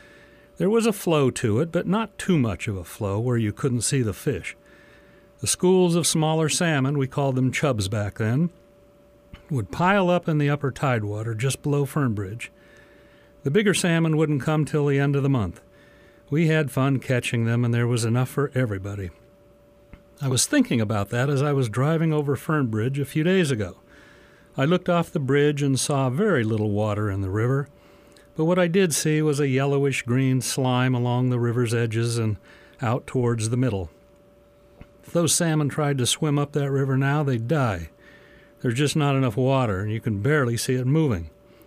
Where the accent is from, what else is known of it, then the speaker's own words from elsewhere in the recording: California, United States; Fall is a great time of year, but it's not quite the same as when I was a kid growing up in Humboldt County.